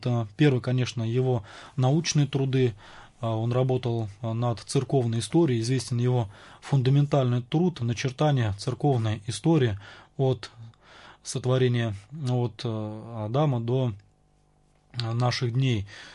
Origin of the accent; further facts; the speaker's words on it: Penza, Penza Oblast, Russia; «А ты откуда?» Обращаясь ко мне, сказал, что из Пензы. Он говорит: «У тебя замечательный святой там есть, в Пензе, святитель Иннокентий.